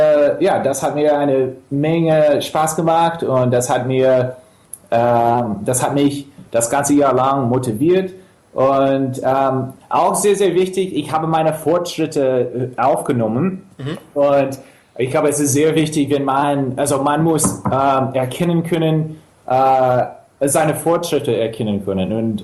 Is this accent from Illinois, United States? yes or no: yes; Chicago, Illinois, United States; German is a second language; in Chicago, ich komme aus Chicago, und da gibt es Stammtische, wo man sich mit anderen auf Deutsch unterhalten kann